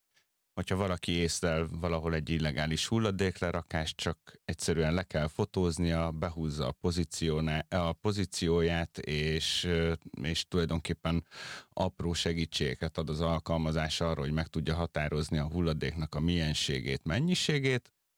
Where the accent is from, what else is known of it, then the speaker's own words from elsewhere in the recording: Budapest, Hungary; a belvárosban nőttem föl, 8. kerületben